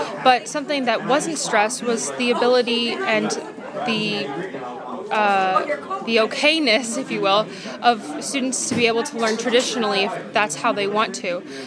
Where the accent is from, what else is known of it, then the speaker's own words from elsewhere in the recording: Boston, Massachusetts, United States; I am from Boston, Massachusetts, and I go to the Windsor School.